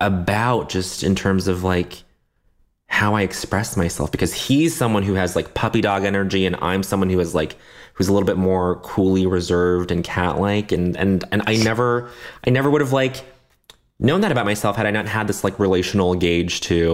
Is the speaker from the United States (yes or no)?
no; Canada; I'm actually, I grew up in Canada. I speak a little French.